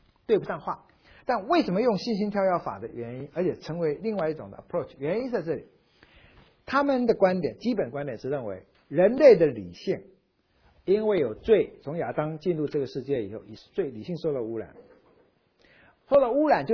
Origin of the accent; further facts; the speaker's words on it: Taiwan; 那我们闽南话台湾话有一句话哈